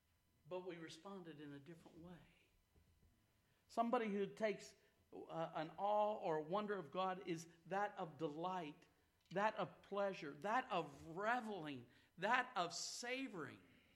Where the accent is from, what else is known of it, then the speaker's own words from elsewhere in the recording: Smoky Mountains, United States; And I was from the Smoky Mountains, and they would laugh at me.